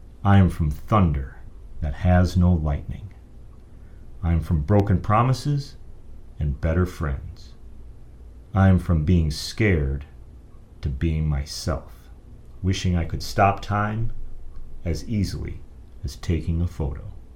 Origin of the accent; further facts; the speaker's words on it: Eau Claire, Wisconsin, United States; growing up on the north side of Eau Claire.